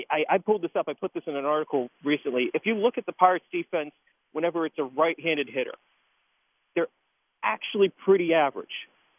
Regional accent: Pittsburgh, Pennsylvania, United States; keep it on the down low that I'm from Pittsburgh.

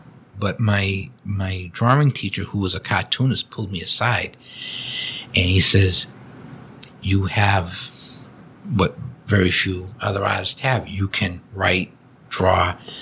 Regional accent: Watertown, Massachusetts, United States; I'm Watertown, Massachusetts was my hometown. Just loving hockey and then growing up watching them when they were with WHA

